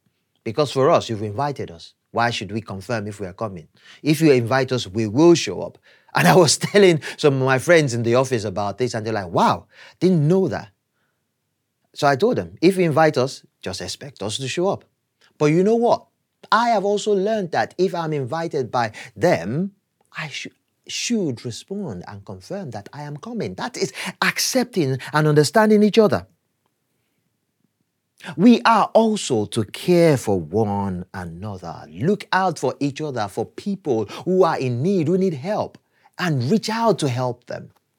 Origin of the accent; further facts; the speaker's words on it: Nigeria; My wife and I are from different cultures. We are both from Nigeria, but from different cultures in Nigeria.